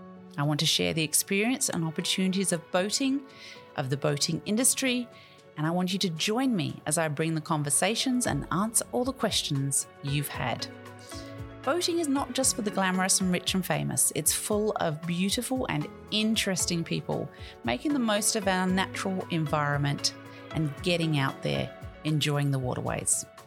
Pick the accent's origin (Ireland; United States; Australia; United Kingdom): Australia; So I know as an Australian, that we look to the MIA, the BIA and AMEX